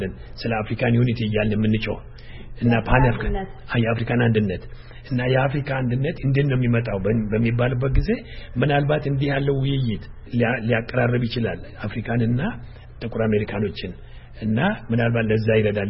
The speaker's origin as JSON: {"language": "Amharic", "town": "Dembi Dolo", "region": "Oromia", "country": "Ethiopia", "said": "ኦሮምኛ እናገራለሁ። እኔ ከደምቢዶሎ ነኝ፣ ከወለጋ። … እያልኩ ነው የምናገረው። እኔ አማራና ኦሮሞ ነኝ። ያ ምንድነው የሚያደርገኝ? ንጹህ ኢትዮጵያዊ ነኝ። ለኦሮሞ አይደለሁ፣ ለአማራ አይደለሁ።"}